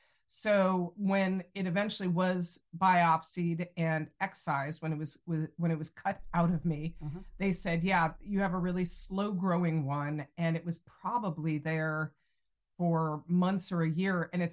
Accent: California, United States; also born or lived in New York City / Boston; I grew up in California, though moved to the East Coast for about 12 years, during which time I lived in New York City, I lived up in Boston

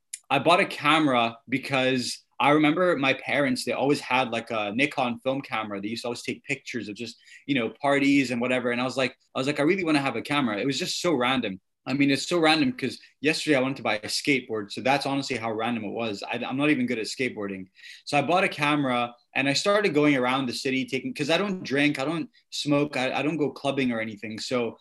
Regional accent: Oman; moved away as an adult; now in Scotland, United Kingdom; So I'm originally from Oman. I moved to Scotland when I was 18. So I'm 28 now, so that's about 9-10 years I've been in Scotland.

